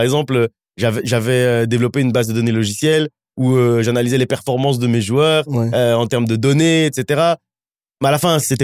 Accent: Charleroi, Wallonia, Belgium; grandi à Charleroi de mes 7 ans jusqu'à mes 18 ans et mon départ pour l'université.

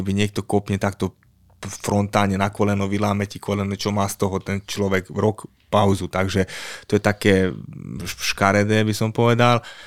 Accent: Gabčíkovo, Trnava Region, Slovakia; ja som bol človek z Gabčíkova more, čo je 5000 členová dedina, už je akože mesto a ja som sa dostal do Ameriky

